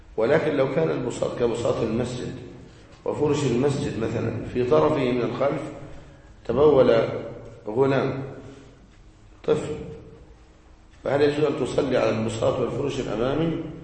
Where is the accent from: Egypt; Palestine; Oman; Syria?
Egypt; يعني عندنا في مصر قد يكفي المرأة 1500 جنيه مثلا أو 1000 جنيه في بعض البيوت